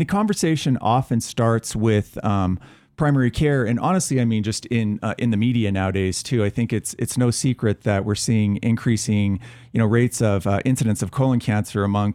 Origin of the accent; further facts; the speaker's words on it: Winnemucca, Nevada, United States; Well, I'm from Northern Nevada, Winnemucca, if you know where that is, Nevada.